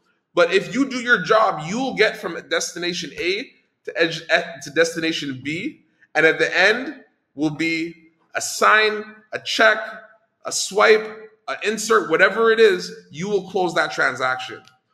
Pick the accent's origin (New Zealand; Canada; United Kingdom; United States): Canada; Toronto, Ontario; I'm from Toronto.